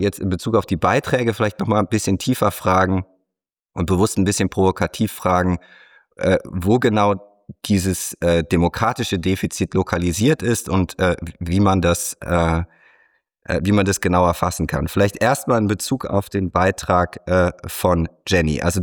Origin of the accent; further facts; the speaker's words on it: Cologne, North Rhine-Westphalia, Germany; Ich komme nun aus Köln.